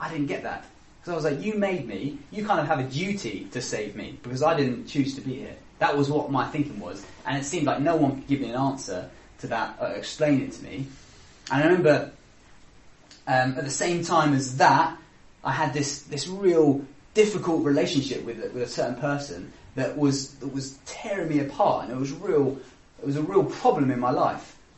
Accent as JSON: {"language": "English", "country": "United Kingdom", "said": "I don't know if they were just being British and thought, well, if he wants to talk, he'll come to me, which is what we all seem to do in Britain."}